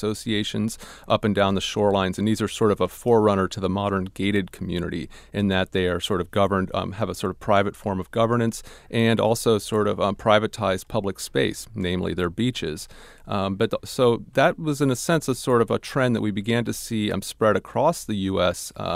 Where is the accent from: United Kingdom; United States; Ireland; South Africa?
United States; Ohio; You know, I grew up in Ohio, so far from the coast